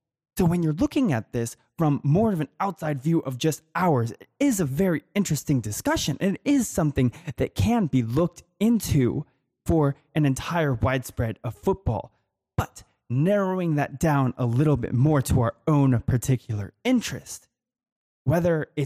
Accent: United States; and here in the United States, I am from the United States, I don't think that's any surprise

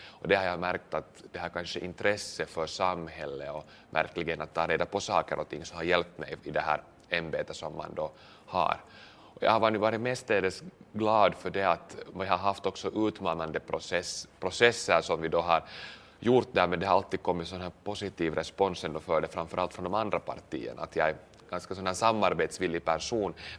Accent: Ingå, Uusimaa, Finland; kommer att inleva då min riksdagsvalskampanj då på min hemort i Ingå då nu inkommande lördag.

